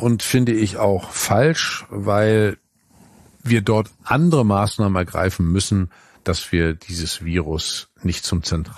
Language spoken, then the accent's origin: German; Northern Germany, Germany; Als Norddeutscher weiß ich, Steuern haben die Namen Steuern, um ein Land zu steuern.